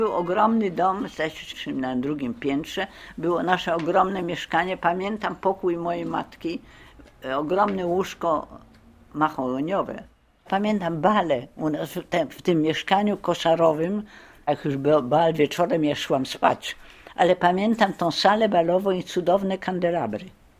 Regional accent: Argentina; nie, jestem z Argentyny

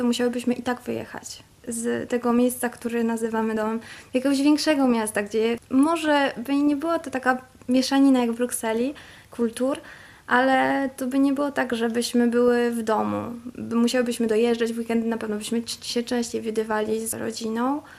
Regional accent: Podlaskie Voivodeship, Poland; to, że my pochodzimy też z Podlasia

